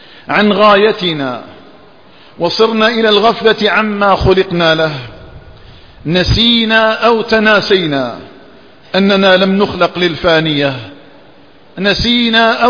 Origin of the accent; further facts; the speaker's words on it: Algeria; اللهم اجعل بلدنا الجزائر آمنا مطمئنا